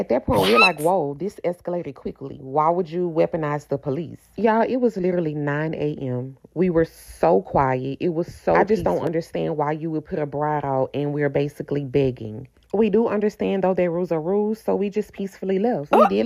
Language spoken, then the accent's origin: English; Louisiana, United States; I'm from Louisiana. I was hired to do a wedding in Montgomery, Texas.